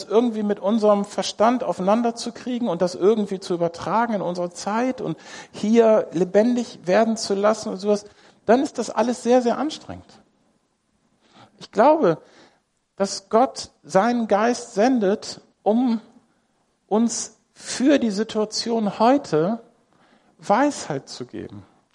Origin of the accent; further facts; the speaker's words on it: Hamburg, Germany; in Hamburg als Hamburger mit irgendwelchen Leuten zu leben, zu arbeiten